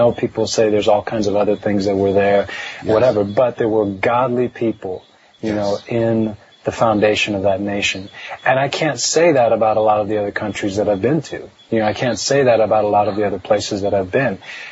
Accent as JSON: {"language": "English", "country": "United States", "tie": "born there", "said": "even for me, you know, when I was born in the States"}